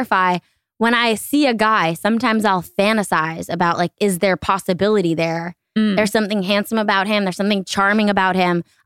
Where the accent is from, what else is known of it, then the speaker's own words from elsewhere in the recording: New York, United States; he was like super like this LA guy. And I was from New York.